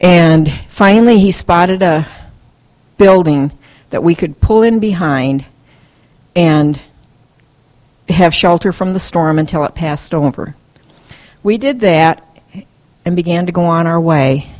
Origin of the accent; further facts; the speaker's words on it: Waupaca, Wisconsin, United States; born there; I was born in Waupaca, but they did still live in New London at the time